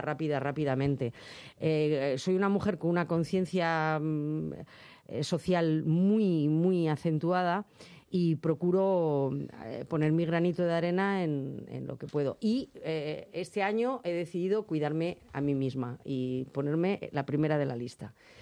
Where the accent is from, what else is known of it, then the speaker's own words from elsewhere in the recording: Madrid, Community of Madrid, Spain; Pues eso digo, pues de Madrid, mi pueblo es Madrid.